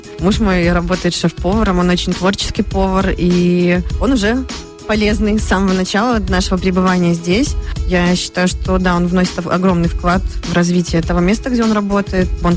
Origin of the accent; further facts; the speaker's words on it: Minsk, Belarus; moved away as an adult; now in Riga, Latvia; я живу в Риге с 1 декабря прошлого года. То есть, получается, мы живем здесь 11 месяцев. Мы приехали из Минска, из столицы Беларуси. Я приехала с мужем и двумя маленькими детьми.